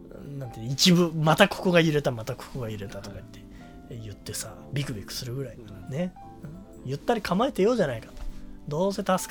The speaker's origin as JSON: {"language": "Japanese", "region": "Gunma", "country": "Japan", "tie": "born or raised there", "lives_now": "Chiba, Japan", "said": "千葉のこの僕の住んでるあたりから群馬の僕の実家あたりまではスーッとサイクリングロード一直線で伸びてて"}